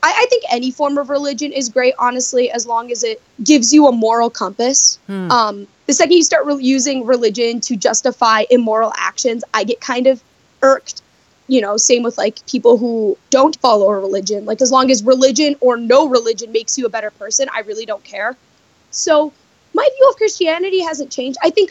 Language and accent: English; Chicago, Illinois, United States; I grew up in Chicago, but I live in the suburbs.